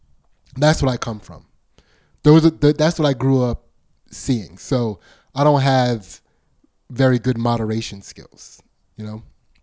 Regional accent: Pennsylvania, United States; accent: Pennsylvania; My Pennsylvania accent keeps coming out too strong when I try to say opioids.

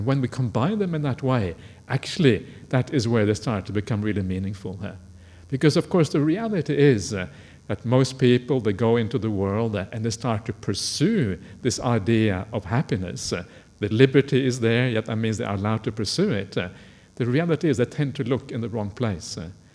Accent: England, United Kingdom; when I grew up in England, I was partly in England back in the 1980s

